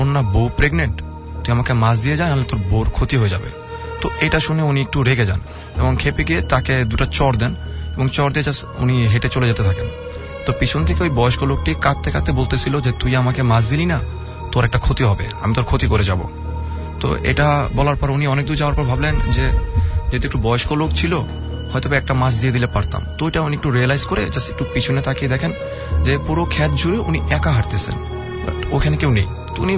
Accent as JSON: {"language": "Bangla", "town": "Lalbagh", "region": "Dhaka Division", "country": "Bangladesh", "said": "আসসালামু আলাইকুম … আমি এসেছি লালবাগ থেকে।"}